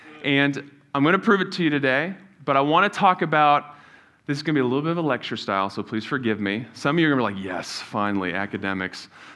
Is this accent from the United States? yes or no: no; New Zealand; And so growing up in New Zealand, I was there from ages 8 to 18, and in New Zealand, it's always voted one of the happiest places to live every year.